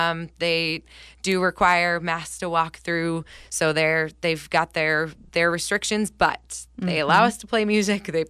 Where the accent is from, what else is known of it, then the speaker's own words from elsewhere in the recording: Estacada, Oregon, United States; So, born and raised in Estacada, Oregon, and I've actually never lived in another city ever.